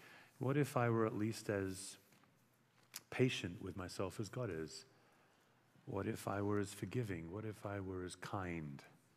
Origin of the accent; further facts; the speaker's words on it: Australia; I'm an Australian citizen.